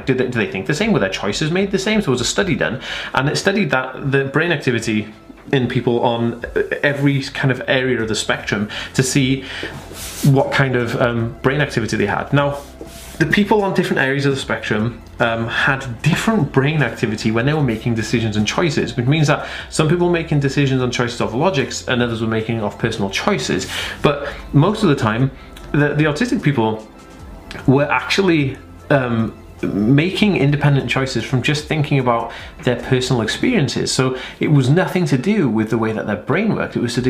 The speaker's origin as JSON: {"language": "English", "country": "United Kingdom", "said": "just because we're British doesn't mean we're all going to think the same."}